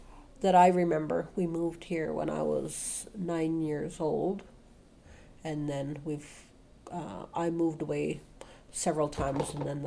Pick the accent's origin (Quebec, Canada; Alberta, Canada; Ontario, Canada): Alberta, Canada; Collin Lake; born there; I was born in Collin Lake, Alberta